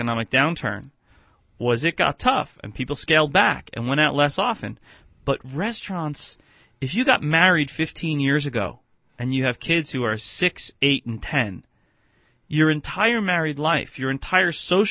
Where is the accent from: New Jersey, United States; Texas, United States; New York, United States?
New Jersey, United States; I'm from Jersey. I can't help it.